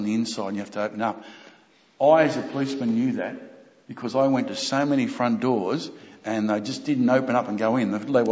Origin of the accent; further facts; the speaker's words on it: Cairns, Queensland, Australia; I'm from Cairns, and we go across to Picton and we're playing basketball.